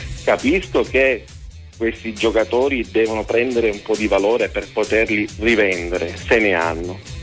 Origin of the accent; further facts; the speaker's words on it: Palermo, Sicily, Italy; now in Agrigento, Italy; Sono sempre io, ma sono palermitano ma vivo ad Agrigento.